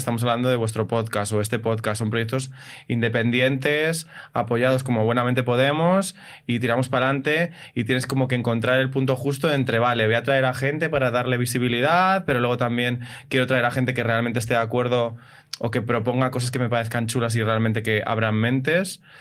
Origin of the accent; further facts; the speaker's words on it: San Fernando de Henares, Community of Madrid, Spain; Yo, sí, soy de Madrid, pero ¿de dónde eres de Madrid? Yo soy de, bueno, no soy de Madrid centro, soy como de San Fernando de Henares.